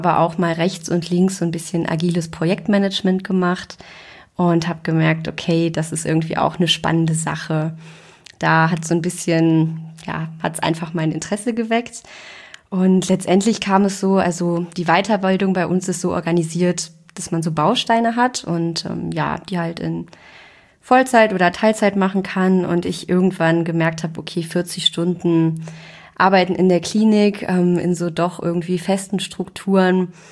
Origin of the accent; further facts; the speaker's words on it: North Rhine-Westphalia, Germany; now in Rostock, Germany; Ich komme eigentlich aus der Nähe von Köln, also bin zugezogene Rostockerin seit gut 3 Jahren. Habe in Köln und Lübeck studiert